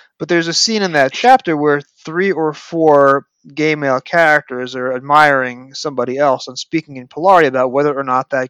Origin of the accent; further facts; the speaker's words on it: United States; obviously, growing up in the States, the first time I ever would have heard